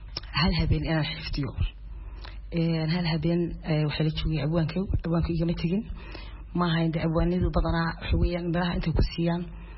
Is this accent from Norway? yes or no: yes; Norway; also born or lived in Mogadishu, Somalia; waxaan tagay Norway ee Norway ku soo barbaaray ee waxbarashadii iyo noloshii intii badnayd oo horan ku qaatay ee markii dambe waxaan u guuray oo aan u wareegay xagga Canada Canada in muddo ku soo noolaa adigu ku dhawaan 10 sano ee waqtigan haadirkana waxaan isoo wareegay ingiriiska